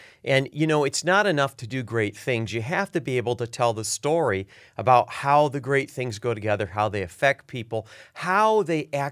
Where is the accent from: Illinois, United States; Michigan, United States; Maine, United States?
Michigan, United States; You know, I think when I was growing up in Michigan, first of all, the temperaments of people in different regions were the same as they are now.